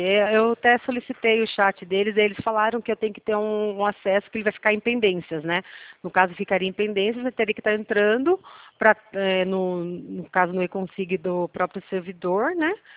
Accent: São Roque, São Paulo, Brazil; Eu sou aqui de São Roque

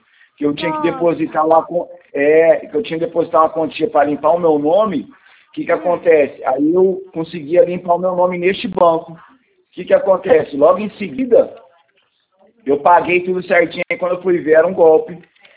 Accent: Presidente Venceslau, São Paulo, Brazil; nós é de Venceslau, nós estamos aqui em Presidente também.

